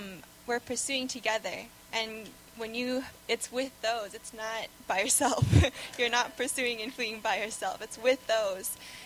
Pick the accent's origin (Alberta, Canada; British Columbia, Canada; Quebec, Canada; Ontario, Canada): Quebec, Canada; Montreal; I'm from Montreal. I graduated recently.